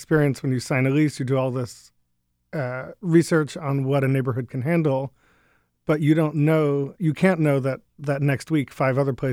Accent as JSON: {"language": "English", "country": "United States", "tie": "born or raised there", "said": "I grew up eating pizza all the time, and when I moved away from the New York, New Jersey area, I hadn't realized how much I would miss eating pizza all the time"}